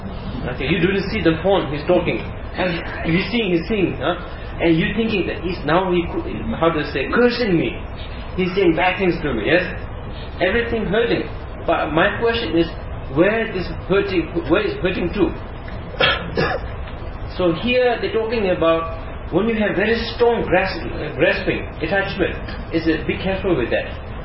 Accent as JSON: {"language": "English", "country": "Nepal", "said": "I come from Nepal"}